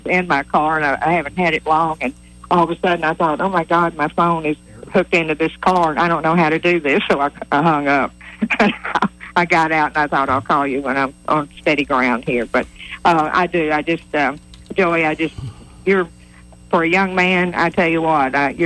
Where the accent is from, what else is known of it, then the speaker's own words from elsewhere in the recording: Tennessee, United States; I'm actually from Tennessee, but I've lived here in Alabama.